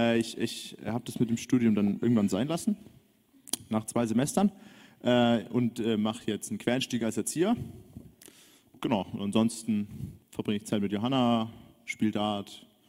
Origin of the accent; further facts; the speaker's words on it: Munich, Bavaria, Germany; now in Stuttgart, Germany; Ja, ich komme aus München. Ein waschechtes Münchner Kindl quasi.